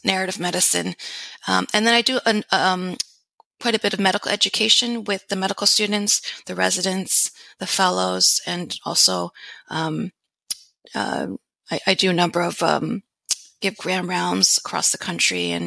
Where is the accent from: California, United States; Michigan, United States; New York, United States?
New York, United States; But I grew up in the U.S. In the New York area.